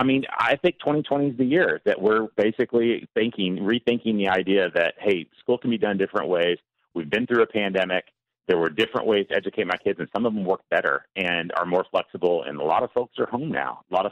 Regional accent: Texas, United States; But the thing is that as a Texan, as a person who serves in the Texas State Guard

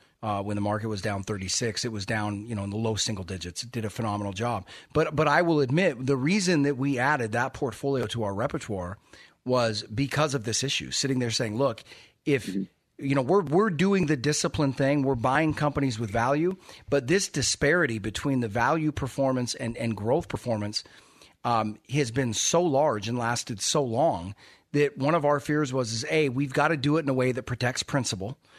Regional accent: United States; And, you know, look, I love being an American. It's the best place on earth.

